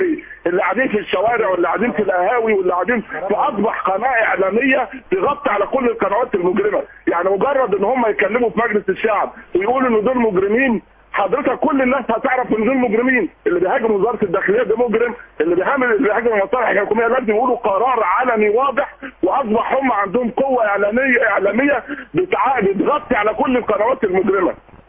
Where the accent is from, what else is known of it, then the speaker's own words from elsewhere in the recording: Alexandria, Alexandria Governorate, Egypt; التجربه اللي حصلت عندنا في اسكندريه